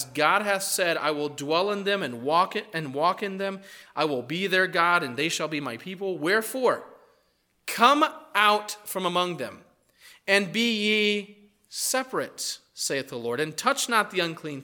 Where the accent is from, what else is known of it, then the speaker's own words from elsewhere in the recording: Brazil; When I was growing up in Brazil, there was an interesting contrast.